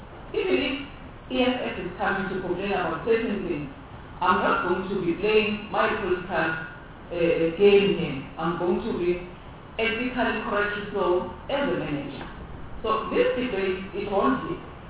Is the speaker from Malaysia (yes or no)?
no; South Africa; I'm not from the Eastern Cape, I'm also from South Africa.